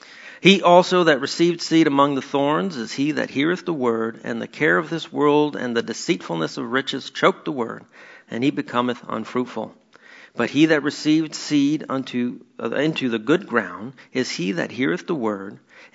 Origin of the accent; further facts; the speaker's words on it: Canada; I'm a former, I guess I'm still Canadian for now.